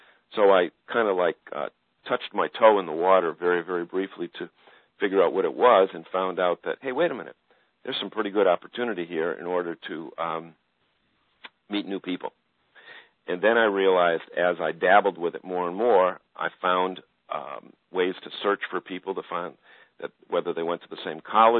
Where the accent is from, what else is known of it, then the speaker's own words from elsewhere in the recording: Massachusetts, United States; Now, come on, I'm from Western Mass.